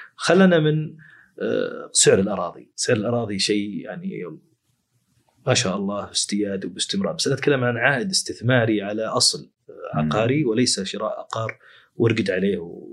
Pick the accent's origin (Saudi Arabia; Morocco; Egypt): Saudi Arabia; وعندنا في السعودية وشيء يعني بيض الوجه ومشرف